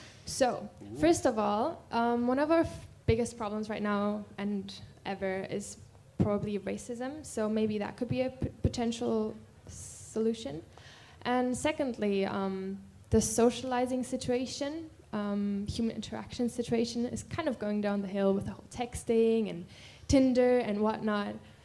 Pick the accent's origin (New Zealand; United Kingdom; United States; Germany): Germany; I'm from Germany.